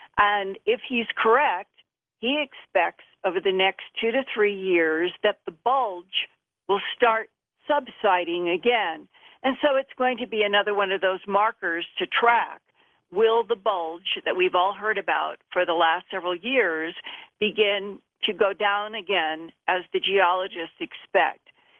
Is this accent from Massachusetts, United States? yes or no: no; Idaho, United States; Well, you know, I grew up in Idaho